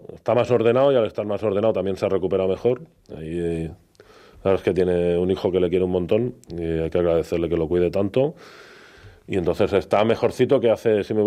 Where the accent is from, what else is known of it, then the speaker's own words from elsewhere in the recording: Mataró, Catalonia, Spain; Yo soy de Mataró, ¿no? Yo quiero esta ciudad.